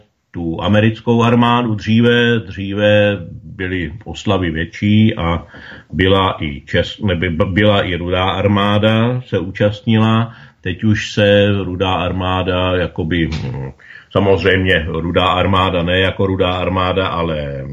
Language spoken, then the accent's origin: Czech; Hořice, Hradec Králové Region, Czechia; nicméně já jsem z Hořic